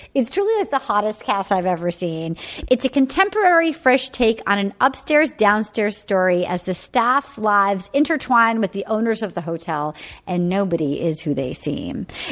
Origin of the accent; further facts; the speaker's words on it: Little Compton, Rhode Island, United States; Then Tyler, the flash dance construction worker, gets a date, and they go to my hometown.